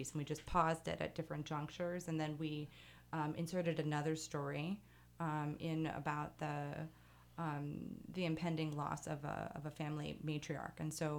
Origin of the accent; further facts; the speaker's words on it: Champaign-Urbana, Illinois, United States; so I'm from Champaign-Urbana. I actually went to Centennial.